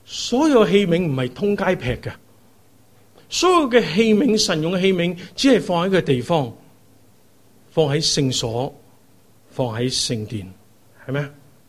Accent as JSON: {"language": "Cantonese", "country": "Hong Kong", "tie": "born or raised there", "said": "我对香港总系有一啲讲唔出嘅负担嘅。可能到底我都系生于斯，长于斯。"}